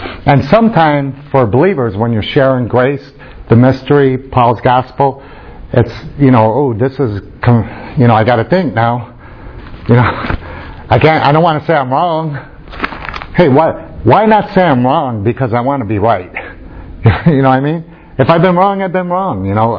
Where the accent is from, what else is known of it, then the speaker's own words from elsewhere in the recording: Utah, United States; also born or lived in Chicago; I wasn't when I came to Chicago. I came from Utah. I was a little square.